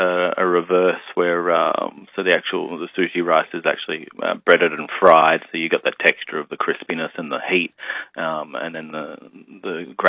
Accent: Australia; my background is definitely more of a traditional French, even though I grew up in Australia.

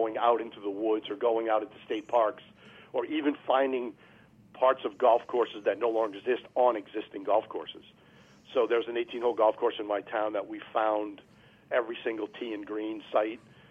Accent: Massachusetts, United States; Yeah, so I grew up in Massachusetts, and there's one Seth Rainer way.

